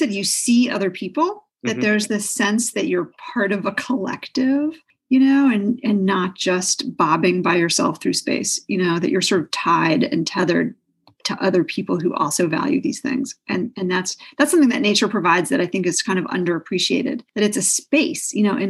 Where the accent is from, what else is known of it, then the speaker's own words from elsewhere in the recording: New York City, New York, United States; I actually grew up in New York City. I grew up in Manhattan on the Upper West Side, and my parents were divorced.